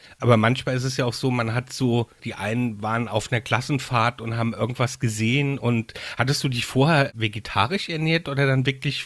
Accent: Mainz, Rhineland-Palatinate, Germany; ich bin ja Mainzer

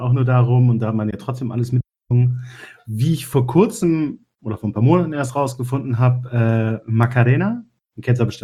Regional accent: Oldenburg, Lower Saxony, Germany; In meiner Heimatstadt Oldenburg

